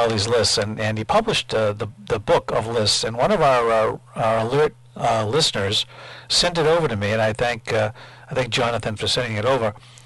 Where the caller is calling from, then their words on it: Stoughton, Massachusetts, United States; I'm calling from Boston. That's where we're